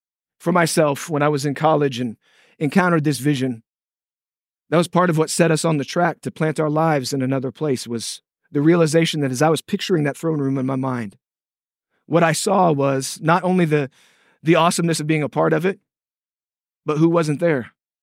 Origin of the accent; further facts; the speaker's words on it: Missouri, United States; I'm from Kansas City area originally. Grew up on a little cattle ranch about 30 miles north of Kansas City.